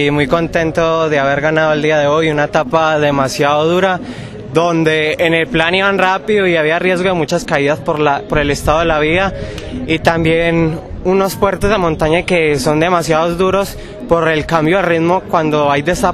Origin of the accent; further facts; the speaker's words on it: Colombia; la idea es llegar a un equipo Pro Tour, como todo colombiano sueña